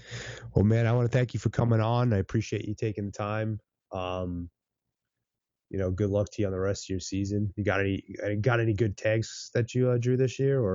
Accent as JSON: {"language": "English", "region": "East Coast", "country": "United States", "tie": "born or raised there", "said": "I'm primarily a Western hunter, but I grew up in the East Coast hunting whitetail."}